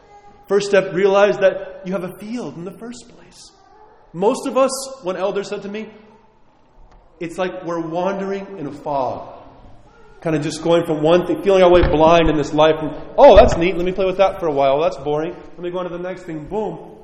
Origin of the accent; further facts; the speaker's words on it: New York, United States; I grew up around potato fields where I grew up in New York on Long Island.